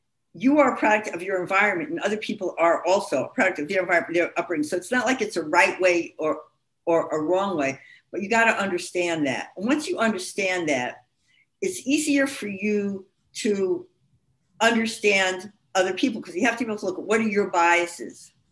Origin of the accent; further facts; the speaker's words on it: New York City, New York, United States; now in Oregon, United States; I grew up in the Bronx. So for me, I was telling somebody that where I was raised, you always wanted to live on a busy street.